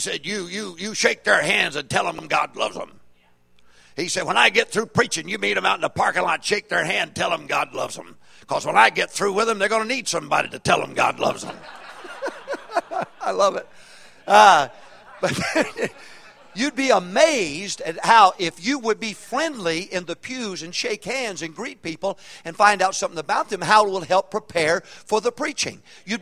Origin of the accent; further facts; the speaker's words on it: Arkansas, United States; Honestly, I'm from Arkansas. I hit the land of opportunity to get out.